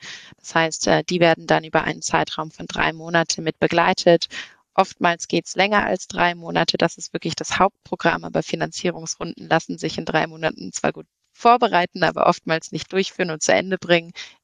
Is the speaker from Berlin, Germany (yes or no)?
yes; Berlin, Germany; Ich komme aus Berlin und sitze tatsächlich gerade auch in Berlin.